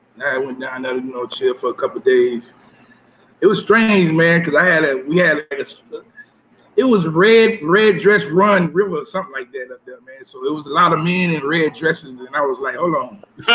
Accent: Opa-locka, Florida, United States; also born or lived in Miami; Man, I you know, born and raised in Miami, Opa-locka, Florida, man. I could think when I was a kid, you know, you in Miami, it's all about the Hurricanes, man.

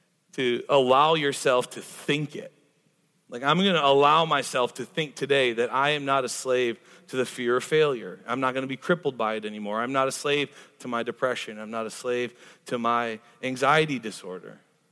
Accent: Wisconsin, United States; now in Greenville, United States; When I first moved to Greenville, I said, hey, I'm from Wisconsin.

